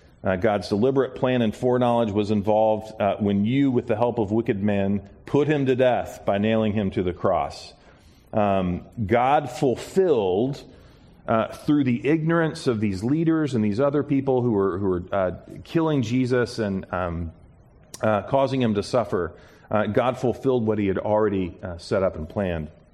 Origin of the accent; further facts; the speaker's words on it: United States; Sometimes I'd like to escape from that because I'm an American and I like comfort.